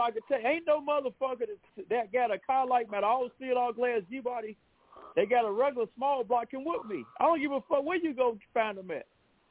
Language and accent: English; Chicago, Illinois, United States; Because you keep saying anybody from Chicago, and I'm from Chicago, so I'm trying to figure out, like, what that means.